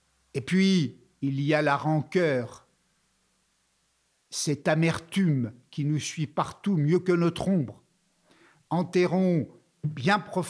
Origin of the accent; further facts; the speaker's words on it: Algeria; Chez nous, en Algérie, les anciens ont l'habitude de raconter ce conte aux enfants